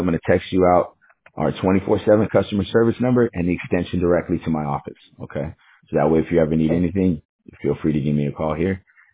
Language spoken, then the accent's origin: English; Texas, United States; I grew up in Texas, right?